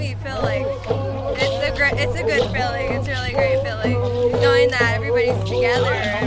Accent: Rosebud Reservation, South Dakota, United States; I am from the Rosebud Reservation, and I represent Santa Gleska University as Ms. SG ….

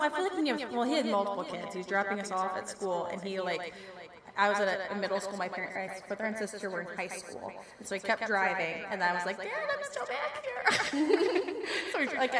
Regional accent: Michigan, United States; Maybe that's why people call me I'm a youper.

